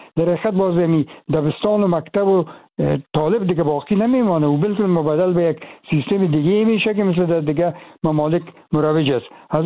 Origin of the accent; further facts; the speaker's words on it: Afghanistan; moved away; من از افغانستان چون بر آمدیم